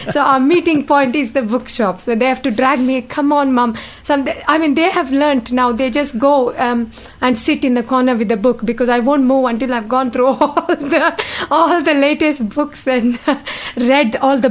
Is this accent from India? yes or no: yes; India; And I remember I grew up in India, and it was a very hot day.